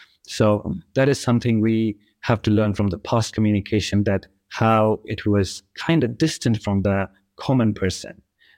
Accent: Jammu and Kashmir, India; Jammu and Kashmir, where I'm from, and specifically in the rural areas, because my hometown is nested on just on the border of India-Pakistan, quite sensitive and turbulent area because of the militarization in the area.

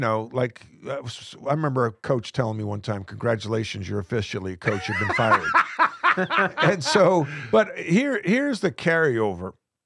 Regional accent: New York, United States; Because I'm Irish Catholic from New York.

